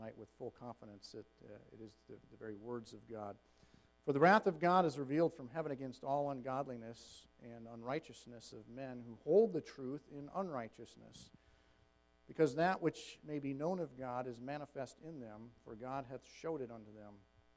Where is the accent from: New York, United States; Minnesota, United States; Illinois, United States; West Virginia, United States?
Minnesota, United States; We grew up in Minnesota, so we're familiar with the orange color.